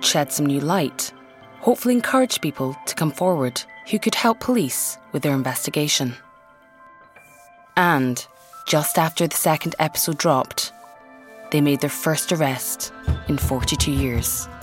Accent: Scotland, United Kingdom; I'm from Aberdeenshire

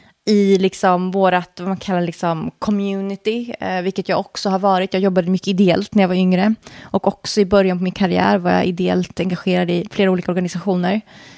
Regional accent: Sweden; jag ändå är född och uppväxt i Sverige

